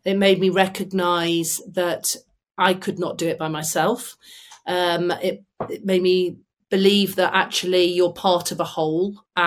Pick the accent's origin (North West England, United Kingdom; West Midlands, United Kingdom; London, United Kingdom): North West England, United Kingdom; Manchester; from Manchester.